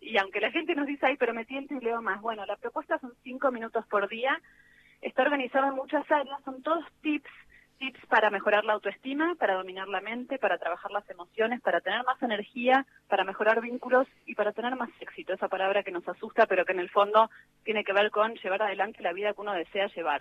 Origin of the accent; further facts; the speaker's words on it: Argentina; somos argentinas, nuestro corazón late fuerte con lo que está pasando hoy acá.